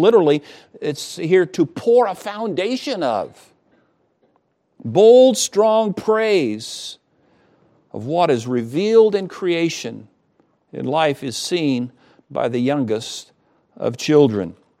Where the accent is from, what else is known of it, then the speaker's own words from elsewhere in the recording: Midwest, United States; Growing up in the Midwest, we would have some rivers that sometimes in a lot of rain would overflow the banks, and we would say, "Well, the river is swollen."